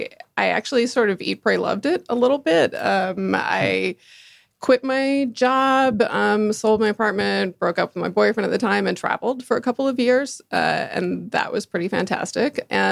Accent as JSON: {"language": "English", "town": "Atlanta", "region": "Georgia", "country": "United States", "tie": "born or raised there", "also_born_or_lived": "New York", "said": "All right. Well, I grew up in Atlanta. Actually went to high school here. And then I went up to New York for college and law school, both at NYU. So, and then I worked at a big firm there for 8 years."}